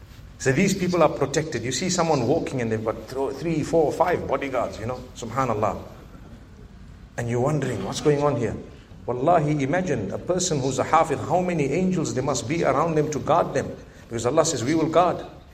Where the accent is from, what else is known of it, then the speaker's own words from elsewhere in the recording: Malaysia; accent: Malay; Notice how my Malay accent is coming out.